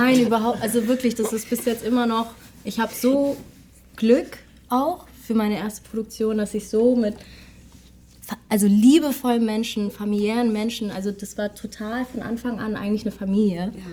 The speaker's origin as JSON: {"language": "German", "region": "Hamburg", "country": "Germany", "said": "Genau, ich komme aus Hamburg"}